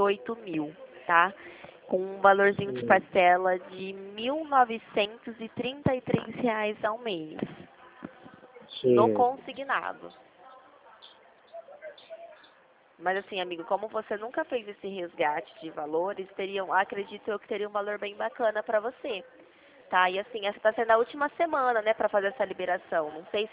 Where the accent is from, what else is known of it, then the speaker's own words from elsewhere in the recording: Dracena, São Paulo, Brazil; Eu moro aqui no estado de São Paulo, no interior. Eu sou de Dracena.